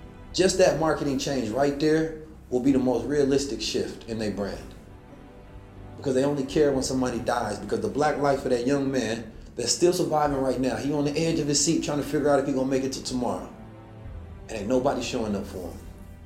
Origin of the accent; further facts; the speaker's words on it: Oakland, California, United States; also born or lived in St. Louis; Man, growing up in Oakland was crazy. Growing up in St. Louis was crazy.